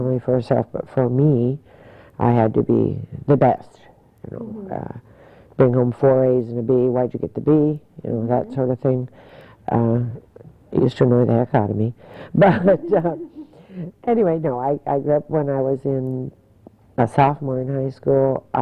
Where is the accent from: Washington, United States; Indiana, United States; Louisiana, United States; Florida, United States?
Washington, United States; Chehalis; I was raised in Chehalis. Mm-hmm. I was adopted. And I was born in 31, December 31, and immediately adopted at 6 hours or something.